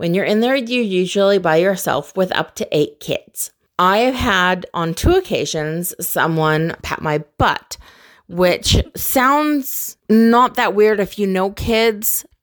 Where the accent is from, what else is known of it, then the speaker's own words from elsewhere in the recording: Canada; I am from Canada, and I work in a daycare center.